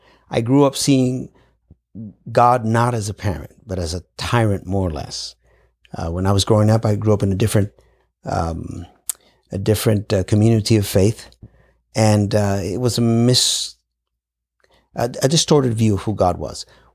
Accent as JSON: {"language": "English", "region": "New York", "country": "United States", "tie": "born there", "said": "I was born in New York. My parents are Puerto Rican."}